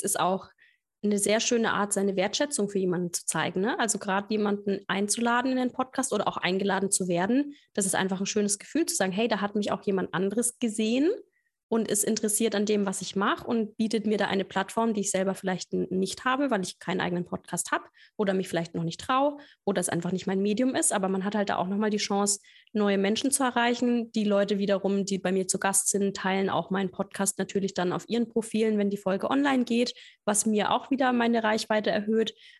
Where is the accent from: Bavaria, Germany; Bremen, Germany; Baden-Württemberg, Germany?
Bavaria, Germany; wie man bei uns in Franken sagt